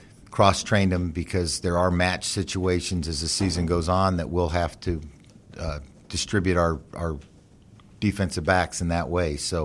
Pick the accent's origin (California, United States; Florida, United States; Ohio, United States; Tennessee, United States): Florida, United States; now in Atlanta, United States; I look at rosters because I'm from Florida, and I look at the hometown, how many guys are from the state of Florida.